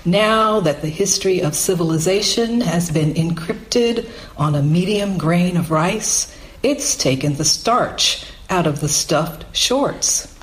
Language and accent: English; Texas, United States; also born or lived in Alabama; I grew up in Texas and I was born in Alabama.